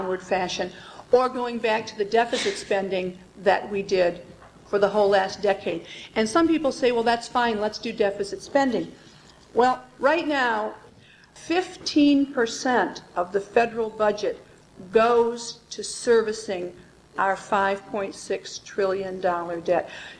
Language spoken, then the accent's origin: English; Midwest, United States; But I grew up in the Midwest. We're taught early on that you pay your bills